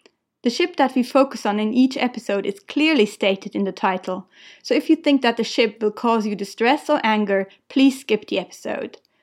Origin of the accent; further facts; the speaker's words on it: Switzerland; first language Swiss German; English is a second language; My native language is Swiss German, in case you're wondering